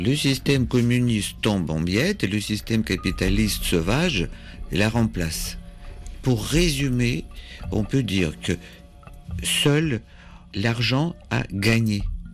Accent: Kharkiv, Kharkiv Oblast, Ukraine; born there; French is a second language; Moi, je suis né à Kharkov, c'était une ville où tout le monde parlait russe. Moi, quand j'étais à l'école, par exemple, tout ça, c'était en russe, évidemment.

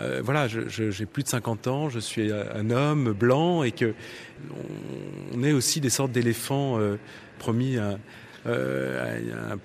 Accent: Paris, Île-de-France, France; moi, je viens de Paris

